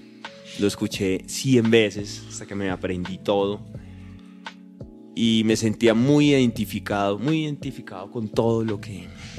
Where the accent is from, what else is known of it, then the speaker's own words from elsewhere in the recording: Usme, Bogotá, Colombia; vengo de la localidad de Usme